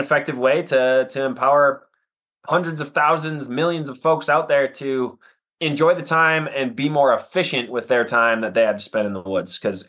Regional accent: Wisconsin, United States; And then I was from Wisconsin, as you said, so spent a lot of time chasing deer and turkeys and ducks. You know, we're in central Wisconsin, south central. The Horicon Marsh was my backyard.

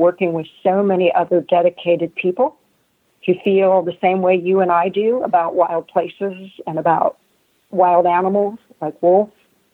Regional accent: Iowa, United States; Well, as I mentioned before, I grew up in Iowa. So I grew up in a state that I learned every year in school once had vast prairies and once had bison and grizzly bears and wolves.

